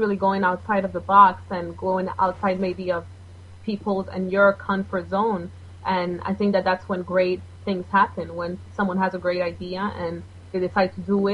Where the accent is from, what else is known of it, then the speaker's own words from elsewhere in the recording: Bolivia; I am originally from Bolivia, so I eat a lot of Latin food.